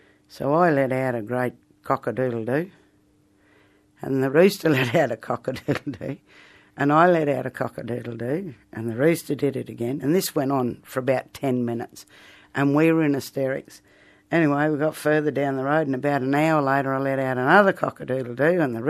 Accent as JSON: {"language": "English", "region": "Northern Territory", "country": "Australia", "tie": "born or raised there", "also_born_or_lived": "Charleville, Queensland", "said": "I was actually … I was born in Charleville many years ago. But my mother remarried, and when we came to the Territory"}